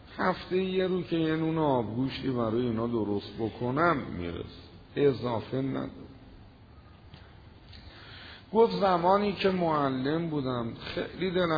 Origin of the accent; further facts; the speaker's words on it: Tehran, Tehran Province, Iran; گفت اهل کجایی؟ گفتم تهران. گفت خب اصفهان چی کار میکنی؟ گفتم منبر میکنم.